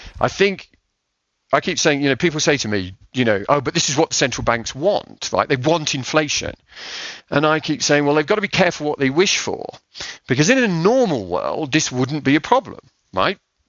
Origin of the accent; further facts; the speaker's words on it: United Kingdom; look, as I said, I'm a Brit